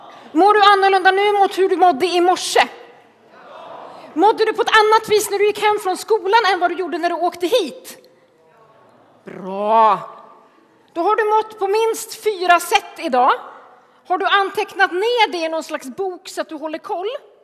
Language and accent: Swedish; Örebro, Örebro County, Sweden; jag kommer som sagt från Örebro.